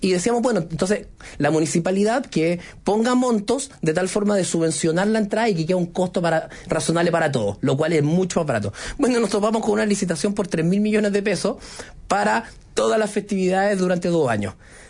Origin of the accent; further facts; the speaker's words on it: Chile; tal como los chilenos hemos tenido que poner la mano en el bolsillo en muchos lados